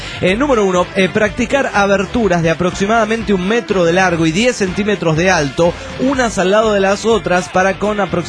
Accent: Campeche, Mexico; de Campeche, chicos bellos

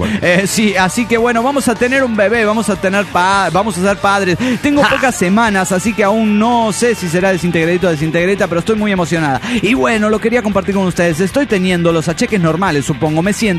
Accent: León, Guanajuato, Mexico; de León, Guanajuato, México.

